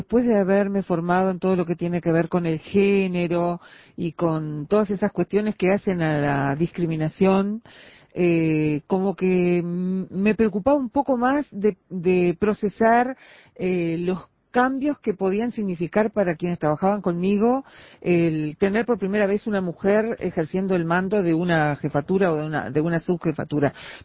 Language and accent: Spanish; Florida, Uruguay; Soy de Florida.